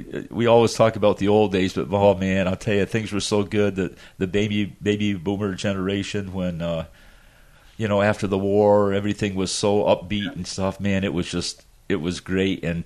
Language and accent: English; New York, United States; but we're originally from the Adirondacks on the Canadian border.